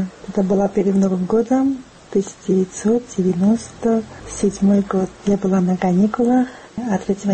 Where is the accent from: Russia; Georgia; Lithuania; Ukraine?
Georgia; Tbilisi; Я сама из Тбилиси, но я была на каникулах в Никосе.